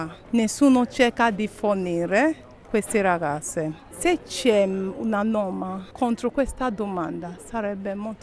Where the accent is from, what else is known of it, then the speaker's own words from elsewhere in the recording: Nigeria; Italian is a second language; moved away as an adult; now in Italy; Io ho 30 anni. Quando ero a mio paese non vivevo male, sono laureata in informatica, sebbene che la Nigeria c'è la crisi economica.